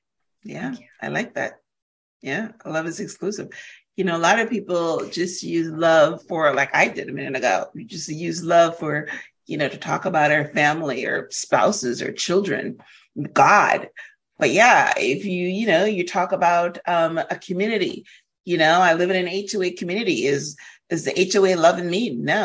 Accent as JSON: {"language": "English", "country": "Canada", "said": "I was telling you that I'm also Canadian."}